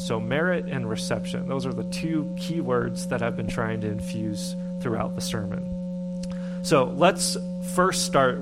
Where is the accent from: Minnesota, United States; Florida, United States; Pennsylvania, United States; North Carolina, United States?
Pennsylvania, United States; Pittsburgh; where I grew up in Appalachia, the heart of Appalachia, Pittsburgh, or northern Appalachia